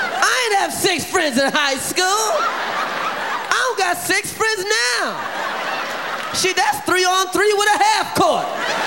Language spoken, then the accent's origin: English; Brooklyn, New York, United States; It's Brooklyn in the house! Cause I'm from Brooklyn!